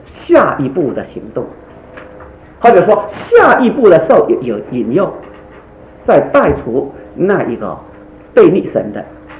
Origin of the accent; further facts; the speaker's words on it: Guangdong, China; 好像我们广东人就有这句话，公不离婆，秤不离砣